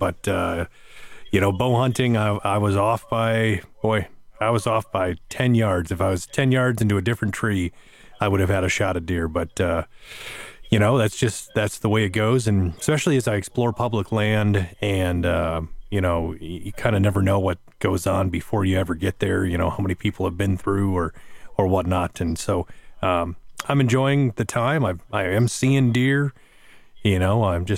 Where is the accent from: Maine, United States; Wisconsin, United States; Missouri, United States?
Wisconsin, United States; Hey, we're from Wisconsin. We can have an opinion.